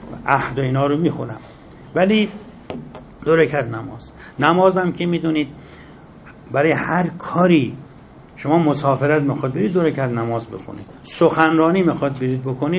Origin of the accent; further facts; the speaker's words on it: Iran; born there; ما میدونید که زادگاهمون تو مثلث اصفهان و یزد و شیراز